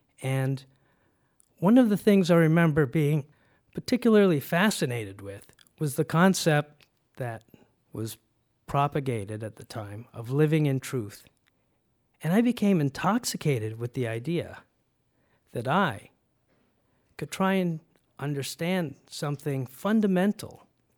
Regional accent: Canada; born or raised there; also born or lived in Guyana

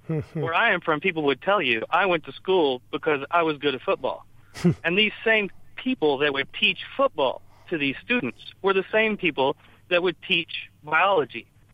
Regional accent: the South, United States; I am from the South, and I just wanted to speak to the whole atmosphere that exists down there, especially where I'm from.

